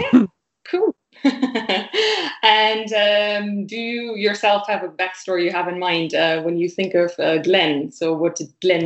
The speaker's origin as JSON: {"language": "English", "town": "Cologne", "region": "North Rhine-Westphalia", "country": "Germany", "said": "I am from Cologne, Germany. And happy to be here."}